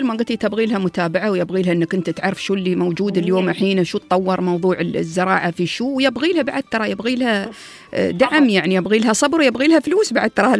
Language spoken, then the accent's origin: Arabic; Dubai, United Arab Emirates; عندنا في دبي